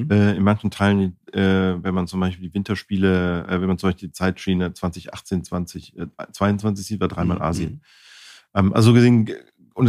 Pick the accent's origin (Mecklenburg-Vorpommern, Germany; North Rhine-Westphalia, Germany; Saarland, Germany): North Rhine-Westphalia, Germany; Cologne; Ich komme selber aus Köln